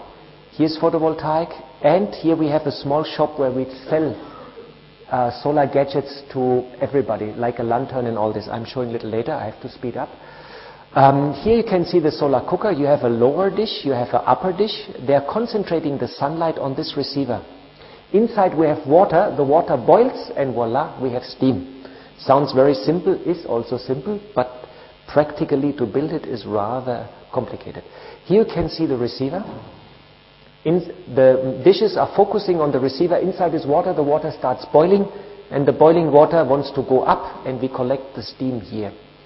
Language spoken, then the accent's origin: English; Germany; English is a second language; moved away as an adult; now in India; Because I came from Germany, and I was a very straight person, and a yes was a yes and a no was a no.